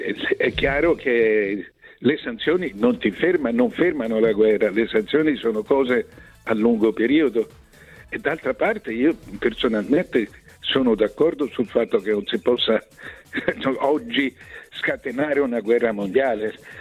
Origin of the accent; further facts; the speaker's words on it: Florence, Tuscany, Italy; sono fiorentino, quindi sono nato con questa stima